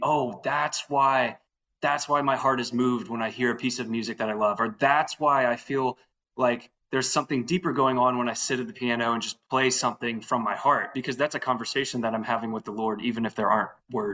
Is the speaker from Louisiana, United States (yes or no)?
yes; Lafayette, Louisiana, United States; So I am from Louisiana. I'm actually from Lafayette originally, so part of Cajun culture